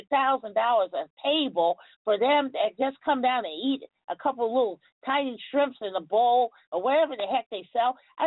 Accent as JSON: {"language": "English", "country": "United States", "tie": "born or raised there", "said": "I'm an American citizen. I've been here all my life. I was born in this country."}